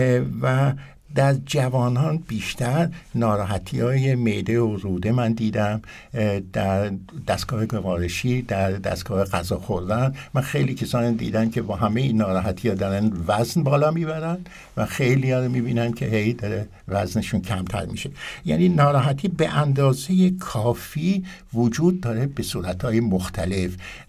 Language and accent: Persian; Iran; now in Austria; ماها که در اتریش هستیم یا در خارج از ایران هستیم